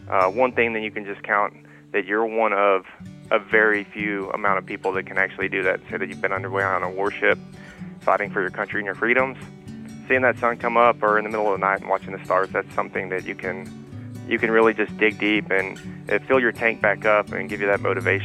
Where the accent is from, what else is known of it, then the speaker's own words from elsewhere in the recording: Sanford, Texas, United States; born and raised in Sanford, Texas, small hometown, about 3,636 people